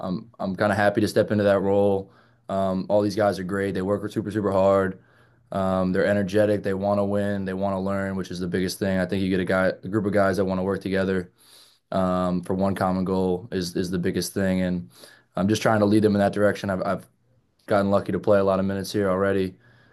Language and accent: English; United States; being at home, being in my hometown, I grew up 20 minutes from here. I got to see Monmouth when they were really good